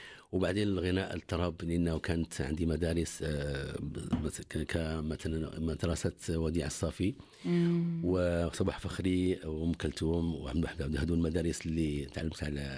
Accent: Fez, Fès-Meknès, Morocco; أنا من مدينة فاس، نشأت في بيئة فنية من جد كان إمام وخطيب في مسجد القرويين، وتعلمت أول شيء هو تجويد القرآن في القرويين

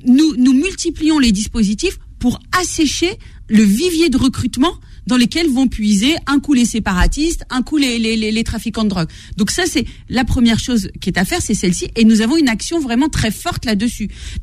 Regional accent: Trappes, Île-de-France, France; moi je suis une trappiste, comme on dit, donc je viens de Trappe et je sais ce que c'est que l'insécurité du quotidien.

